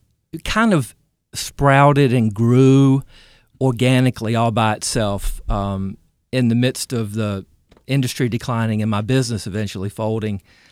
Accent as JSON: {"language": "English", "town": "Greenville", "region": "North Carolina", "country": "United States", "tie": "born or raised there", "said": "Born and bred in Greenville, father is a huge pirate man, J.H. Rose graduate."}